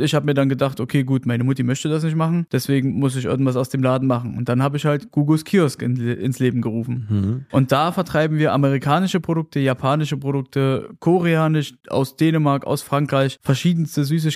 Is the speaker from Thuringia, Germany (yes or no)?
yes; Gera, Thuringia, Germany; also born or lived in Caucasus; Also ich bin ursprünglich aus dem Kaukasusgebiet. Meine Eltern sind nach Deutschland geflohen, 98, und seitdem bin ich eigentlich in Gera. Ich bin hier groß geworden